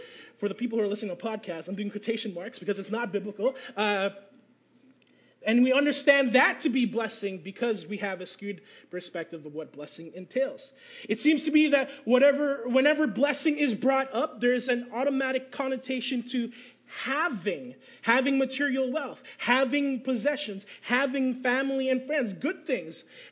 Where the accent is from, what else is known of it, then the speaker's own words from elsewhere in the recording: Canada; And I'm like, "Mom, I'm Canadian, not Filipino," right?